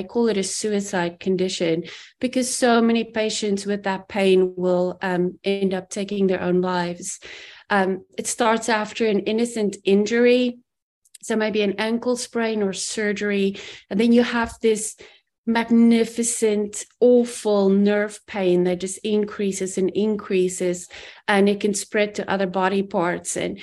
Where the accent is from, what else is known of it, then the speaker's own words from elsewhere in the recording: South Africa; moved away as an adult; I grew up in South Africa, immigrated when I was 21.